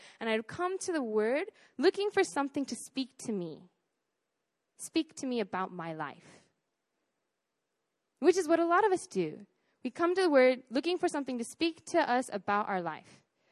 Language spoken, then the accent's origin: English; United States; I feel so tempted to just read scripture through my cultural lens of being like I'm an American and so I value individuality, I value freedom, and I value diversity